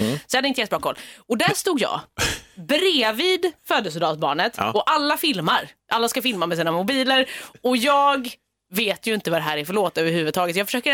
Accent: Stockholm, Stockholm County, Sweden; Men här kommer jag, innerstadskid från Stockholm.

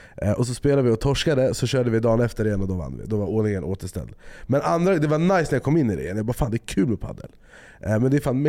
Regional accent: Iran; jag är ändå iranier. Vi kan racket.

